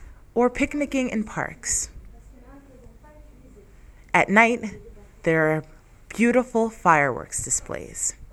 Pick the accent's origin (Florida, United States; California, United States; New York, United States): New York, United States; New York City; now in France; and I am an English assistant in France. I am from New York City in the United States.